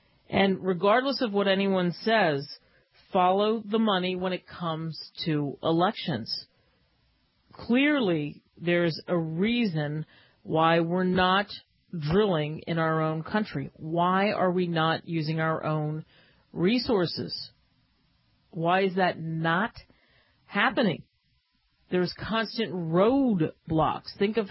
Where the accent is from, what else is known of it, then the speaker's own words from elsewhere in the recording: United States; I love living in this country. I love being an American.